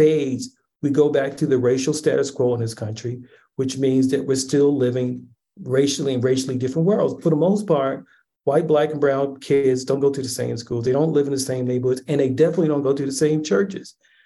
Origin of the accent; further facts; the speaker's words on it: Baltimore, Maryland, United States; I thought that growing up in Baltimore, which is supposedly the North, that I grew up in a really kind of, I wasn't in a Jim Crow South